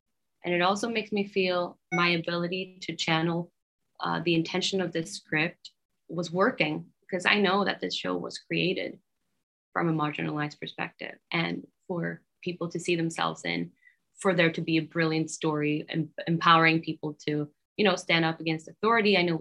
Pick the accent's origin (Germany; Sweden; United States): Sweden; Growing up in Sweden, getting a degree and working don't have to be a mutually exclusive